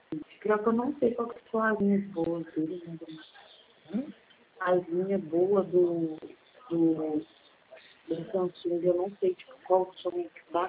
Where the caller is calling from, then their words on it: Governador Valadares, Minas Gerais, Brazil; Governador Valadares?